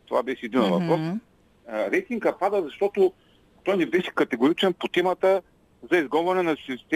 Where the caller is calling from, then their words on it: Ruse, Ruse Province, Bulgaria; съм от Русе